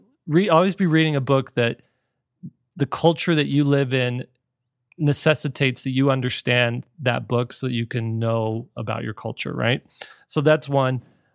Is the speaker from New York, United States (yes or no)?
no; Mesa, Arizona, United States; I grew up in Mesa, Arizona, which at one point Forbes had it on its list of top 10 boring places to live in the United States.